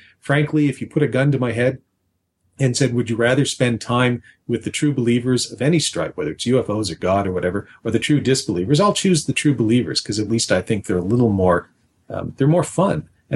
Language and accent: English; Canada; Being a Canadian, I don't have very many friends who are conservative Republicans